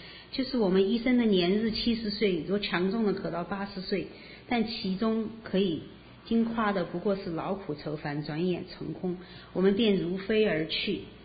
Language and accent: Chinese; Sichuan, China; now in United States; 就那个我们四川那个嘉陵江